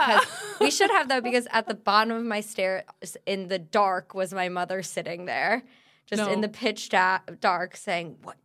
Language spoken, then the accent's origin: English; Maryland, United States; I grew up outside Washington, D.C. in Maryland.